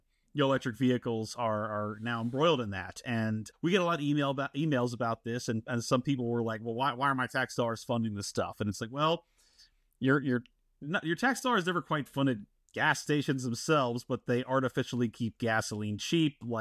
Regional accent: Texas, United States; Senator Ted Cruz out of my home state of Texas

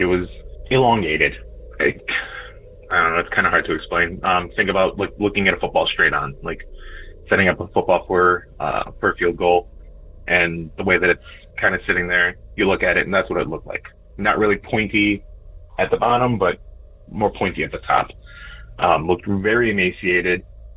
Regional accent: Illinois, United States; I am from Chicagoland, northwest suburbs of Illinois.

